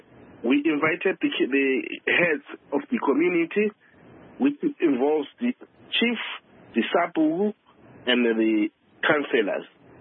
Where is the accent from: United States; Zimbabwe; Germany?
Zimbabwe; Tambashogo; English is a second language; I come from Tambashogo in Kwanda North.